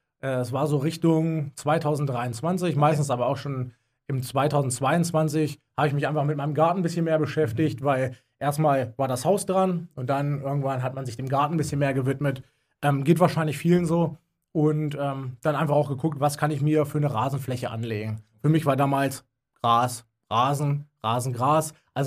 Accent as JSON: {"language": "German", "town": "Braunschweig", "region": "Lower Saxony", "country": "Germany", "said": "komme aus Braunschweig, in Mittelniedersachsen, Mitte Deutschland."}